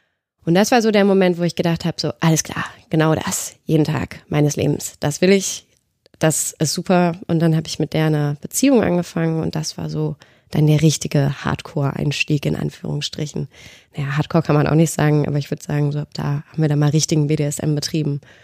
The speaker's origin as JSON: {"language": "German", "town": "Cologne", "region": "North Rhine-Westphalia", "country": "Germany", "accent": "Rhinelandic", "said": "Ich komme halt ursprünglich aus Köln und dann bin ich ganz viel rumgezogen und inzwischen habe ich so ein Konglomerat an Dialekten, aber am schlimmsten ist natürlich das Rheinländisch. Das bleibt."}